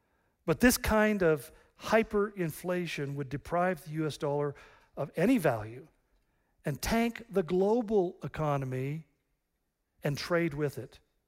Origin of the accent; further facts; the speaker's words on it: United States; I'm white, and even worse, I'm an American.